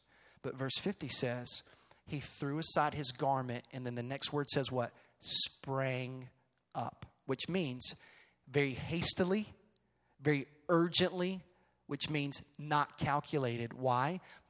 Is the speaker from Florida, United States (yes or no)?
yes; Orlando, Florida, United States; also born or lived in Charlotte; When I was in the third grade, we moved to Orlando, Florida from North Carolina. I was born in Charlotte, and then was raised in Orlando.